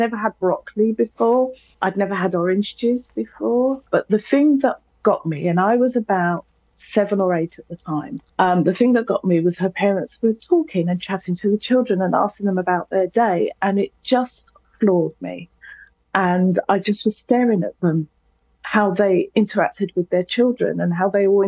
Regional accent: London, United Kingdom; I'm in my mid-50s. And so I grew up in London in the 70s. And I was from a very large family. And I was a latchkey kid, like lots of children. I lived on a council estate in Brixton.

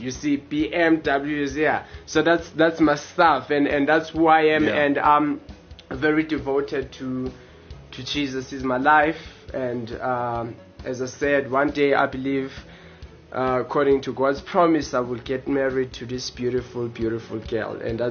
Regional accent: Johannesburg, Gauteng, South Africa; We are from the South, South Africa, Johannesburg.

